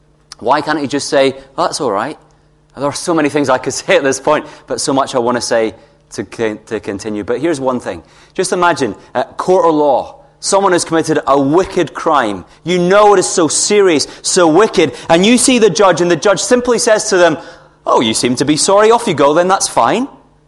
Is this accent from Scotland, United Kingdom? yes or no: yes; Scotland, United Kingdom; as a Scotsman who's come over here, I'm going to be romantic on a budget